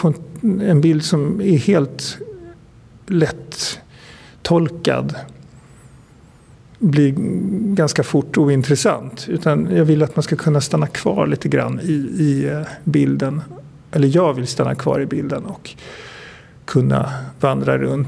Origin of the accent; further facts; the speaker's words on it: Stockholm, Stockholm County, Sweden; Och jag kommer från Stockholm, bor i Stockholm och arbetar i Stockholm.